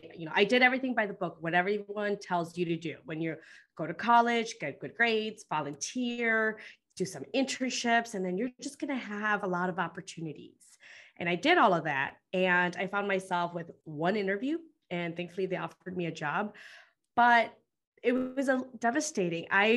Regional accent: Chicago, Illinois, United States; I came from Chicago. So usually around this time is probably like around the teens, maybe 20s.

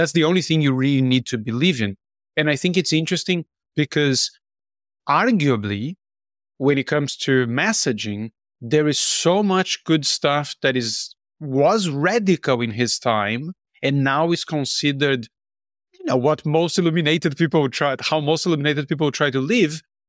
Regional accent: Brazil; I grew up in Brazil, my family was Catholic

